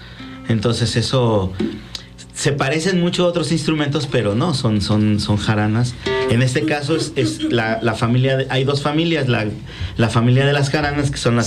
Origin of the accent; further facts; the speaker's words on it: Mexico; fortalece las raíces de nuestra, de lo que somos como mexicanos.